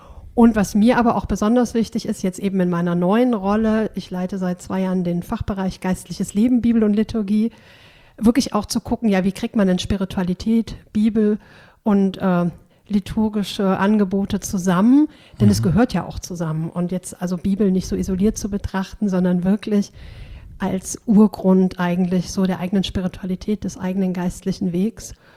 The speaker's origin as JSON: {"language": "German", "town": "Grimma", "region": "Saxony", "country": "Germany", "tie": "born or raised there", "lives_now": "Cologne, Germany", "said": "ich komme gebürtig aus dem Bistum Dresden-Meißen, bin in Grimma aufgewachsen, das ist in der Nähe von Leipzig, bringe also durchaus auch die Diaspora-Erfahrung mit, habe dann in Bayern in Eichstätt studiert und bin dann in der Partnerdiözese von Dresden-Meißen eben in Köln gelandet"}